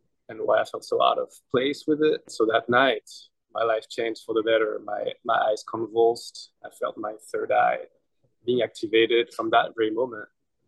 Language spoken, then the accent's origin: English; France; moved away as an adult; now in United States; I'm from France. So when I came to America, there was this huge shedding of my physical life. I shed my country, my family, my friends.